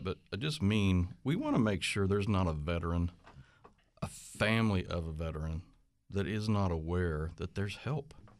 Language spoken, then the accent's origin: English; Oklahoma, United States; I was born and raised in Oklahoma, so that's where I learned to play golf